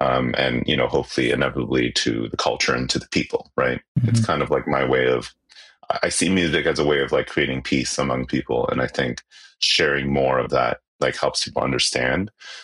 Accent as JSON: {"language": "English", "country": "Canada", "tie": "born or raised there", "said": "because I grew up mostly in Canada. So my language for talking to bandmates and producers and stuff is generally English."}